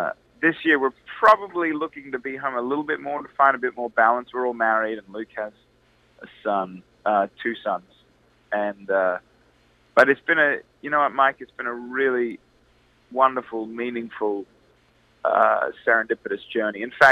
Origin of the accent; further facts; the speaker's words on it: Australia; Dad manages us now, but, you know, growing up in Australia, we would always have bands or artists come through the house.